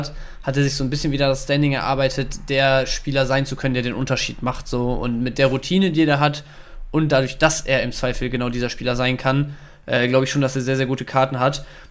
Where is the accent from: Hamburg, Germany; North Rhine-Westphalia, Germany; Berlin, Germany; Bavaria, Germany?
North Rhine-Westphalia, Germany; Dortmund; Als Dortmunder, wissen wir ja alle, tut ein bisschen weh